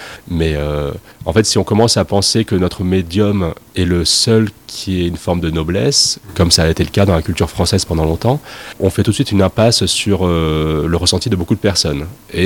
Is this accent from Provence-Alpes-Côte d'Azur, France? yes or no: yes; Sisteron, Provence-Alpes-Côte d'Azur, France; moi j'ai grandi ici en fait. Je viens de la vallée de Jabron qui est juste à côté, puis tout mon collège-lycée j'ai fait ici à Sisteron. C'est une ville, c'est celle où j'ai grandi en fait, que j'ai toujours adoré